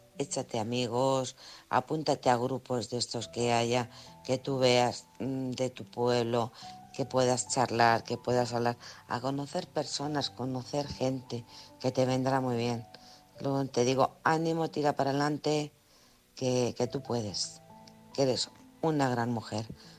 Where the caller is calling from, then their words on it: Alcorcón, Community of Madrid, Spain; de Alcorcón.